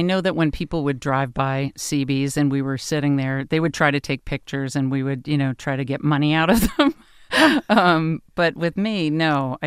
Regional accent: Nyack, New York, United States; So I grew up near Nyack in Rockland County, New York.

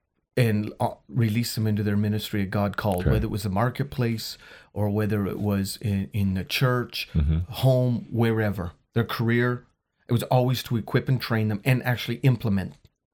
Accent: the Maritimes, Canada; From the Maritimes in Canada.

